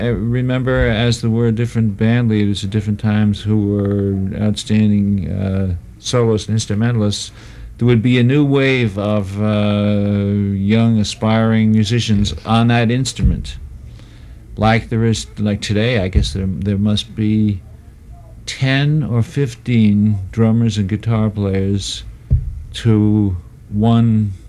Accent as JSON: {"language": "English", "town": "New London", "region": "Connecticut", "country": "United States", "said": "Yes, Arnold, I'm from New London, Connecticut, and Les is from New Haven. Family moved around different towns in Connecticut in our early years."}